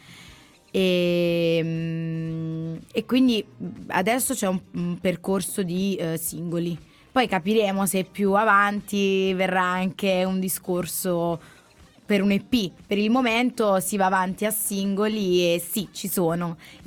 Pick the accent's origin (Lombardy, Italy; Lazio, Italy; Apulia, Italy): Lombardy, Italy; Milan; sono di Milano Sud, da brava ragazza del Sud, resto a Milano Sud.